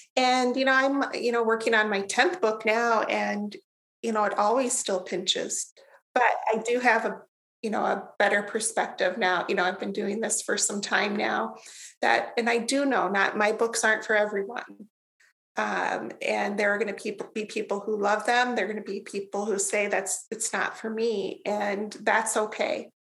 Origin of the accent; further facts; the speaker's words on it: Iowa, United States; We take a trip out of Iowa, although there's some basis in Iowa, so I'm not neglecting my home state entirely